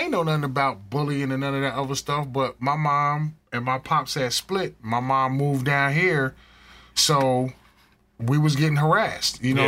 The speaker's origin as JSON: {"language": "English", "region": "New Jersey", "country": "United States", "said": "up north, where I grew up from, the way you dress, you're from Connecticut, I'm from Jersey. So growing up in the 80s"}